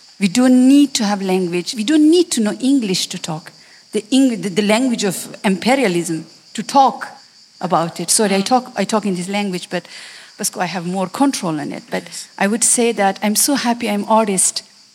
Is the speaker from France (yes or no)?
no; Afghanistan; French is a second language; Je viens d'Afghanistan et par rapport à l'histoire d'Afghanistan contemporain